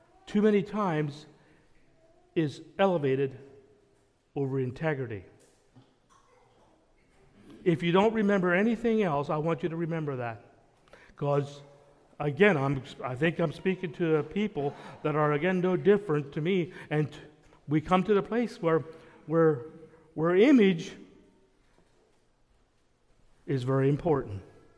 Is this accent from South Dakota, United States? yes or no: no; Pennsylvania, United States; I'm from Lancaster County.